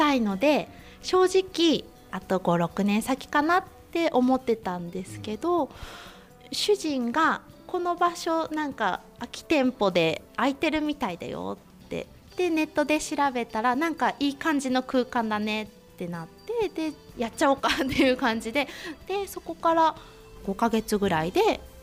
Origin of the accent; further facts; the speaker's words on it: Kuroiso, Tochigi, Japan; この旧黒磯市出身で、生まれも育ちも黒磯で